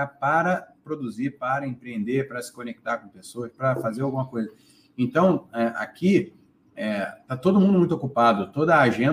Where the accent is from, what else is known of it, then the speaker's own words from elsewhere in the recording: Rio de Janeiro, Brazil; now in São Paulo, Brazil; eu moro em São Paulo, sou do Rio de Janeiro, moro em São Paulo